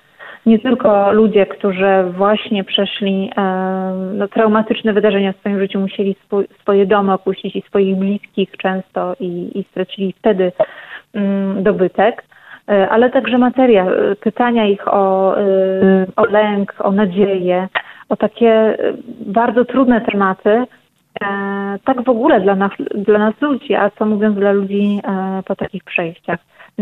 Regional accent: eastern Poland, Poland; Sama osobiście pochodzę z terenów wschodnich, tutaj ze wschodniej Polski

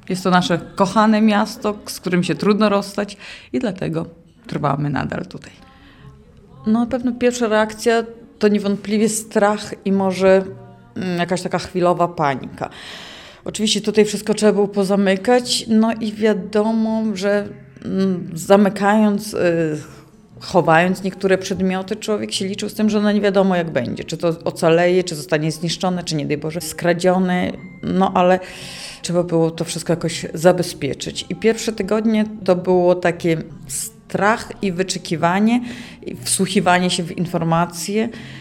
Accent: Lviv, Lviv Oblast, Ukraine; Od urodzenia mieszkam w Lwowie. Z dziada, pradziada nasze rodziny tutaj zamieszkiwały.

